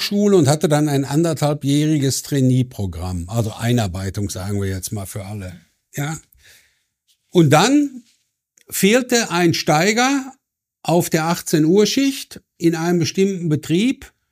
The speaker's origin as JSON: {"language": "German", "town": "Hamm", "region": "North Rhine-Westphalia", "country": "Germany", "tie": "born or raised there", "said": "Das ist ein Stadtteil von Hamm, in dem die Zeche steht, das ist Bockumhövel. Da wohne ich auch heute noch. Ja, und insofern bin ich schon ein Kind des Bergbaus, ein Kind des Ruhrgebietes."}